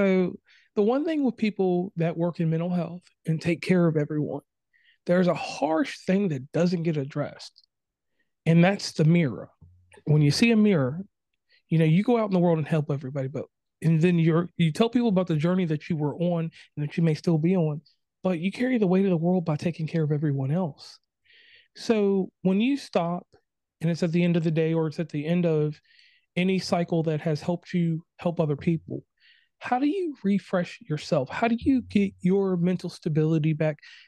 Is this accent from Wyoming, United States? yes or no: no; Lynchburg, Virginia, United States; I'm born Christian. I am from Lynchburg, Virginia. So my pastor was Jerry Falwell.